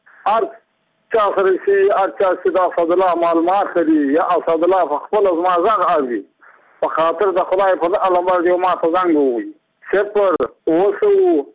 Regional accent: Muqur, Badghis, Afghanistan; زه په خپله د بادغیس ولایت یم د مقد ولسوالۍ یم

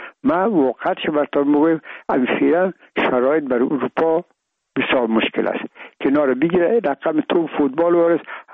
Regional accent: Afghanistan

